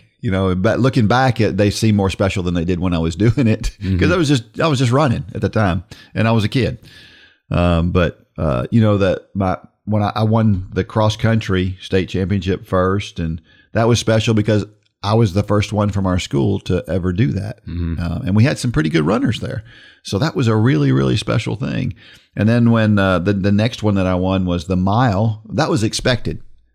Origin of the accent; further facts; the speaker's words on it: Georgia, United States; because he was from South Georgia. I was from North Georgia.